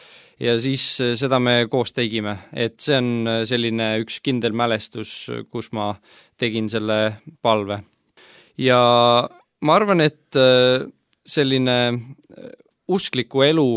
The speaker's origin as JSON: {"language": "Estonian", "region": "Saare County", "country": "Estonia", "tie": "born or raised there", "said": "Olen pärit kristlikust kodust Saaremaalt ja esimest korda ma usun, ma kuulsingi Jumalast oma vanematelt"}